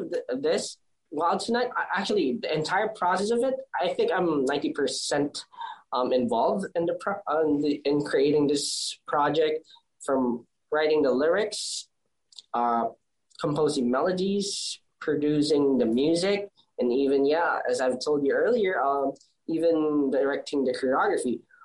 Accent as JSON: {"language": "English", "town": "Manila", "region": "Metro Manila", "country": "Philippines", "said": "I'm from Manila. It's the Luzon, or the kind of north part of the Philippines."}